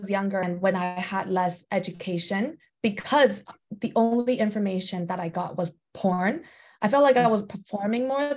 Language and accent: English; Taiwan; I grew up in Taiwan.